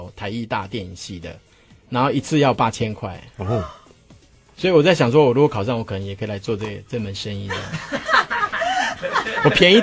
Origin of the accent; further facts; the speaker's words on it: Taiwan; 我是台湾人啊，我是中华民国的。